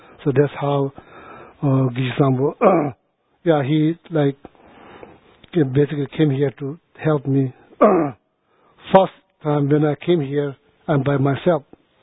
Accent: India; born there; English is a second language; I was born in India, he was born in Tibet.

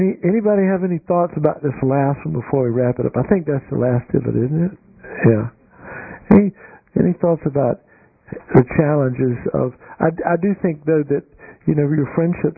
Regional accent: Greenville, North Carolina, United States; Well, I'm from Greenville.

